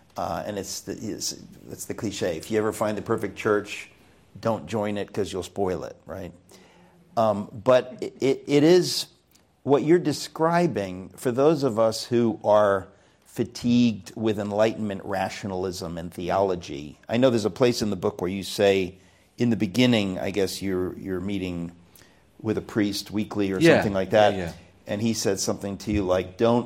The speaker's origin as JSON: {"language": "English", "town": "Danbury", "region": "Connecticut", "country": "United States", "tie": "born or raised there", "said": "we went to the Good Friday service in the church I grew up in Danbury, Connecticut."}